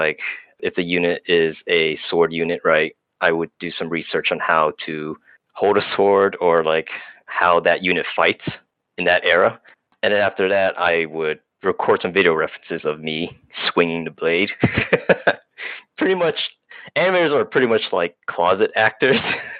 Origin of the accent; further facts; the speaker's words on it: Bedford, Texas, United States; also born or lived in Fort Worth / Seattle / Los Angeles; So I was born in Bedford, Texas. I lived in Fort Worth, Texas for a few years before moving to California.